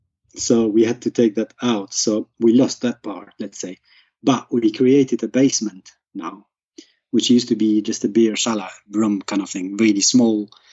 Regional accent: Albania; English is a second language; moved away as an adult; now in England; I'm originally from Albania.

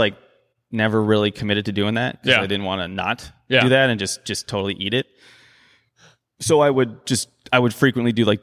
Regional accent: Erin, Ontario, Canada; I grew up in Erin, Ontario, which is a small town near Guelph

